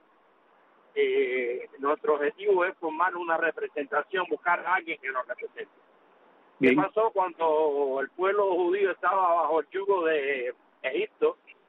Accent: Cuba; Indiana. Dios bendiga al colectivo de Radio Martín, a todos los hermanos que luchan por la libertad de Cuba y a mi pueblo cubano.

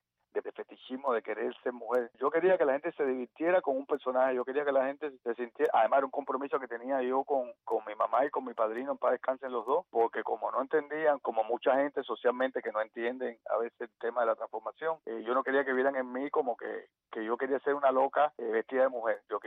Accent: Havana, Cuba; De la mismísima Habana, viví. Nací en El Vedado. Ajá. Yo nací en El Vedado. Y de ahí me fui a Guanabacoa. A Guanabacoa, a Luyanó. De Luyanó ya, centro a Habana.

